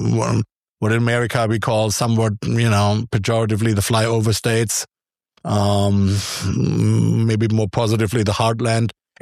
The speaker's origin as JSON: {"language": "English", "country": "Germany", "tie": "born or raised there", "second_language": "English", "said": "given that I grew up in Germany"}